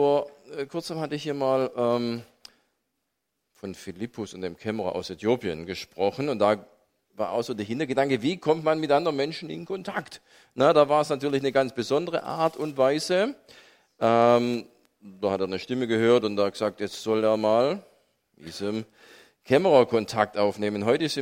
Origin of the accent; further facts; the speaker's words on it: Großsachsenheim, Baden-Württemberg, Germany; als Zehnjähriger, wo ich so, also da in Großsachsenheim da aufgewachsen bin